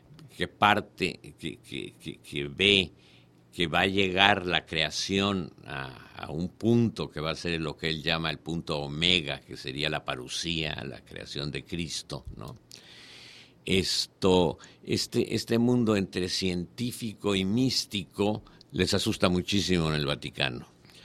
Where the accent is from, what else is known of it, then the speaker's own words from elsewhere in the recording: Mexico City, Mexico; born there; now in Mérida, Mexico; Vivo aquí en el centro, por el barrio Santana. Me recuerda mi colonia Santa María, donde yo nací, y que hoy es invivible.